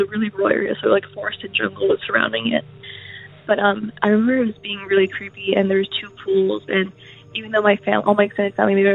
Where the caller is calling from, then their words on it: Canada; I'm calling from Canada. I'd like to remain anonymous.